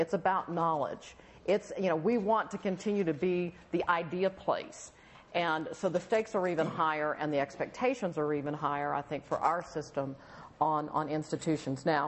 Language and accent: English; Texas, United States; I'm from Texas. In Texas, we are a majority-minority public school system.